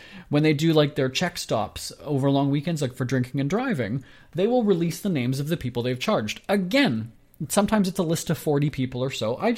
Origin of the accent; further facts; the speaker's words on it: Winnipeg, Manitoba, Canada; my hometown of Winnipeg, Manitoba.